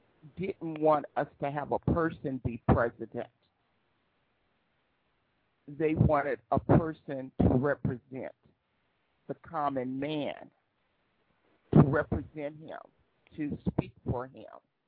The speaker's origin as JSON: {"language": "English", "country": "United States", "lives_now": "Japan", "said": "And that's something here in Japan, as an American citizen, I've been able to do is become an observer."}